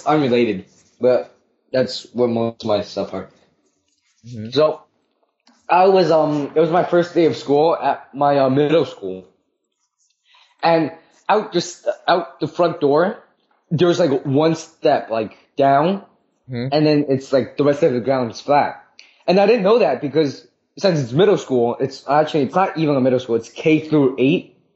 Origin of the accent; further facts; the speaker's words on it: China; I'm like, because I am both. China, right? I'm from China. Yes.